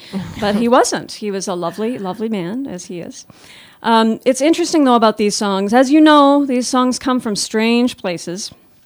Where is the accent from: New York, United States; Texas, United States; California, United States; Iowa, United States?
Texas, United States; Dallas; born there; I was born in Dallas, Texas.